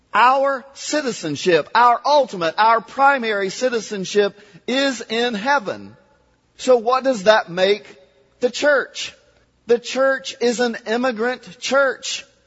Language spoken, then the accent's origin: English; Kentucky, United States; I mean, I'm from Kentucky. I can tell you that's not that much of a different country than Oklahoma.